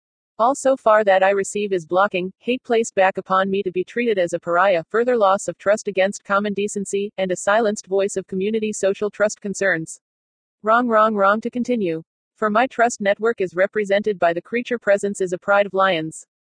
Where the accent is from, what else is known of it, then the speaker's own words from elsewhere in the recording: Portland, Oregon, United States; As a kid growing up in Portland, Oregon, I noticed my community's distrust but never thought about its link to the built environment.